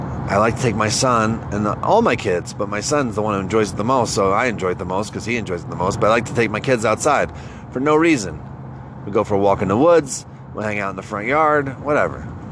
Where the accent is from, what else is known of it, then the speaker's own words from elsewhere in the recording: Northeast, United States; I'm from the Northeast. I'm, ethnically speaking, part Italian, part Irish, part Dutch.